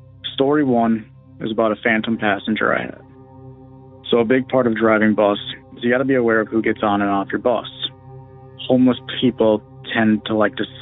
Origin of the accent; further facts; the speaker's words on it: Minnesota, United States; I'm from Minnesota.